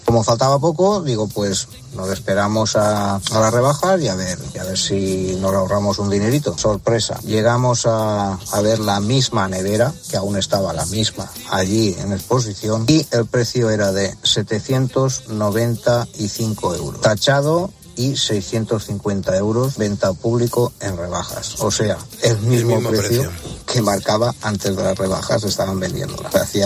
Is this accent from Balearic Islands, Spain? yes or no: no; Denia, Valencian Community, Spain; soy de Denia, Alicante.